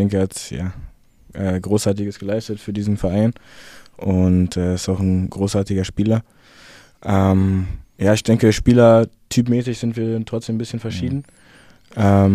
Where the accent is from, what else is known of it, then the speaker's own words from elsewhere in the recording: Berlin, Germany; Ich meine, ich bin ein paar hundert Meter da vom Olympiastadion entfernt, bin ich groß geworden, bin ich aufgewachsen